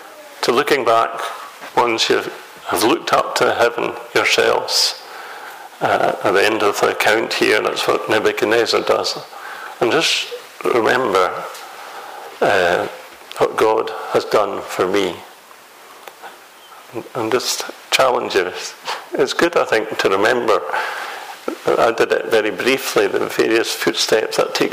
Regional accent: Musselburgh, Scotland, United Kingdom; near where I was brought up in Musselburgh.

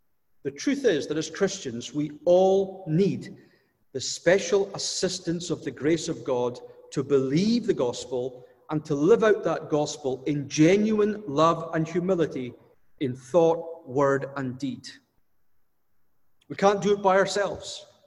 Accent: Scotland, United Kingdom; We're sinners and we're Scottish, which means that all too often our attitude is both can't do and don't want to do.

